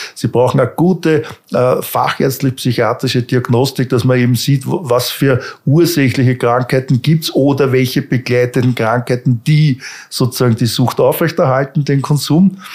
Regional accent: Vienna, Austria; Aber ich bin aufgewachsen in Grinzing, kennt ihr das?

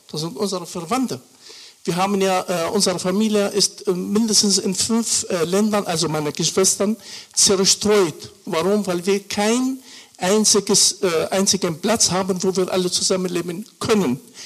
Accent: Beirut, Beirut Governorate, Lebanon; now in Germany; Also ich bin im Flüchtlingslager in Shatila geboren. Das heißt, ich habe diese Flucht aus Palästina nicht erlebt. Das heißt, ich bin dort geboren.

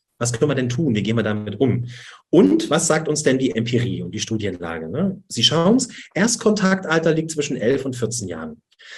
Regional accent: Saxony, Germany; accent: Saxon; Also ich bin hier in Dresden, ja. Ich versuche das Sächsische etwas hinauszutun aus meinem Dialekt und Hochdeutsch zu reden

